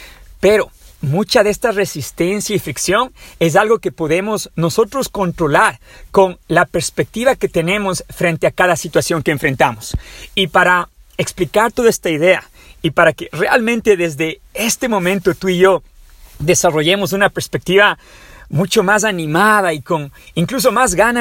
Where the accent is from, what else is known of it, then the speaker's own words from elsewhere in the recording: Quito, Pichincha, Ecuador; now in Ukraine; mucho más tranquilo, seguro que Quito, mi ciudad natal, donde vivíamos